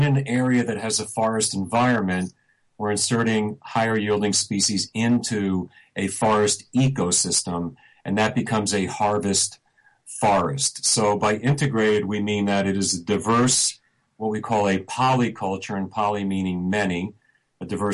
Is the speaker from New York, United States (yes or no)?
yes; New York, United States; You know, I'm originally from New York.